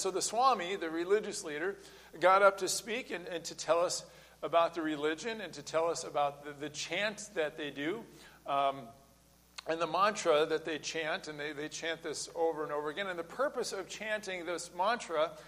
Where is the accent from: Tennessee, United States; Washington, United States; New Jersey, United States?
Washington, United States; Lynden; I went to a Christian high school where I grew up in Linden, Washington